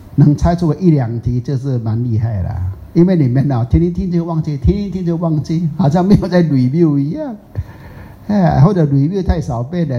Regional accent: Taiwan; 一般我们台湾人大部分呐、啊、哦，大部分呐、啊，除了那个 baby 很小不算了、啊、哈、哦，一般来讲啊。都有吃过啊，大概都有吃过哈、哦。

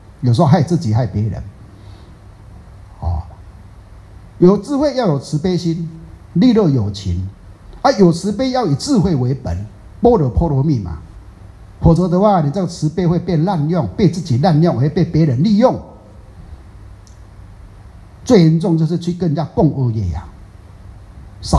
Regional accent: Taiwan; 啊，最可怕就是我们台湾人讲的叫做少一根筋

